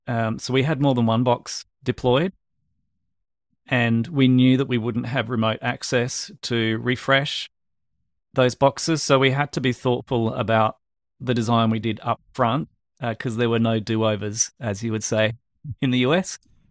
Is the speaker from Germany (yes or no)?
no; Australia; And I'm speaking as an Australian person supporting a project in Kenya.